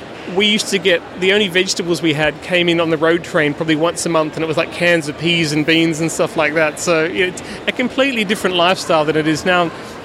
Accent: Australia; I come from Australia where almost 40% of kids go to private schools.

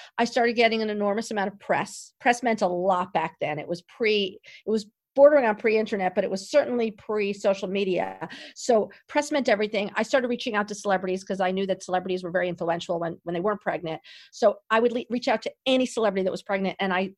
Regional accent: New York City, New York, United States; I knew Bergdorf's very well. I grew up in New York City.

